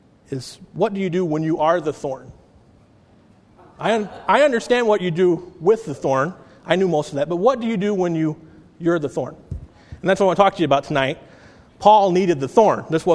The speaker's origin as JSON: {"language": "English", "country": "United States", "said": "You know, I'm an American citizen. I live in the country. I live in America."}